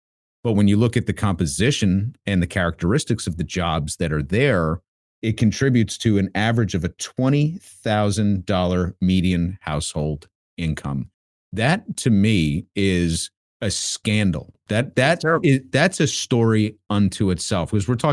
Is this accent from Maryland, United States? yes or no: no; New York, United States; I guess as a New Yorker, I'm a little biased because Puerto Rican culture is so much a part of New York culture and New York heritage